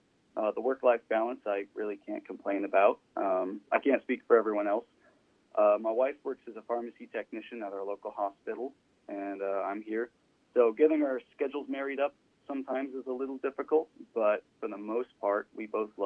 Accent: San Luis Obispo, California, United States; also born or lived in Massachusetts; now in Traverse City, United States; So there's parts of it that reminds me of my hometown of San Luis Obispo. There's other parts of it that reminds me of small town Massachusetts, where I spent a couple of years.

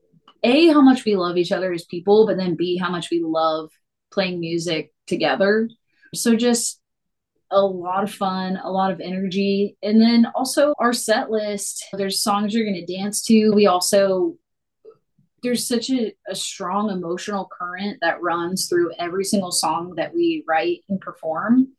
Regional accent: the South, United States; like growing up in the South, when you're queer and autistic, it's like you mask to survive.

